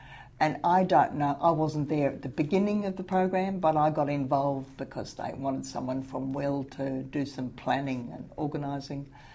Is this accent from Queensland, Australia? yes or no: no; Albury, New South Wales, Australia; born there; I was born in Albury, New South Wales, in 6th of December, 1949.